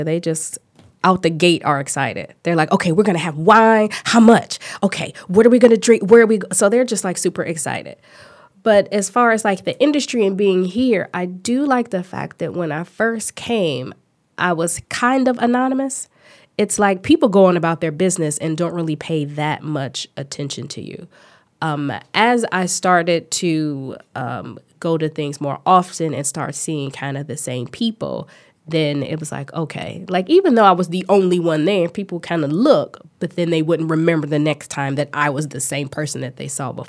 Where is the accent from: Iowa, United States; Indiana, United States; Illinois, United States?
Illinois, United States; Chicago; We drink a lot of pop because I'm from Chicago.